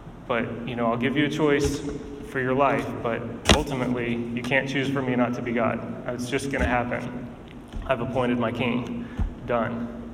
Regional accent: United States; And as an American, I believe, like, I'm telling you that this is your life.

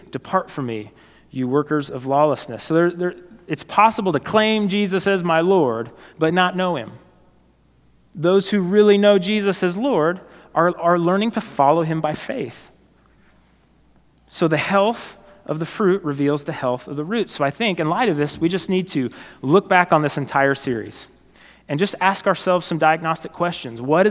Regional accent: Concordia, Missouri, United States; I was back in my hometown. I grew up in Concordia, Missouri.

